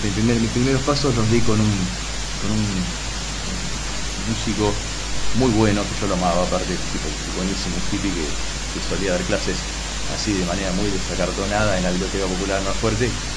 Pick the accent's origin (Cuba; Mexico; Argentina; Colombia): Argentina; Buenos Aires; soy porteño de Agroverisco, nací en 11. Me crié a 50 metros de General Paz, en el barrio porteño de Villa Devoto, mi localidad es Sáenz Peña, la provincia.